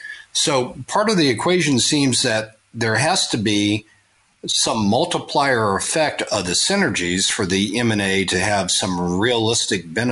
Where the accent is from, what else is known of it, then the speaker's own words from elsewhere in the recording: Melbourne, Florida, United States; I mean, I grew up in Melbourne, Florida.